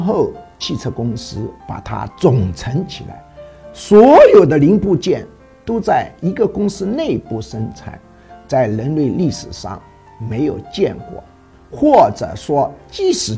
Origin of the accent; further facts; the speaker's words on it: China; 在我们中国人眼里，你这个人既会做这个，又会做那个，又会做那个，叫独立自主、自力更生啊